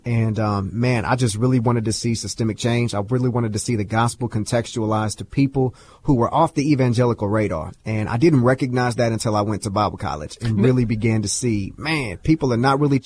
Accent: Kansas City, Kansas, United States; he allowed for me to be born in Wyandotte County, Kansas City, Kansas. It was in the middle of the hood. That's where I was born and raised.

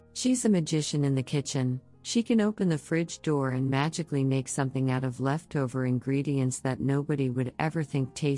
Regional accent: Berlin, Germany; I'm sitting at my mother's desk right now, in her little office in our apartment that I grew up in Berlin.

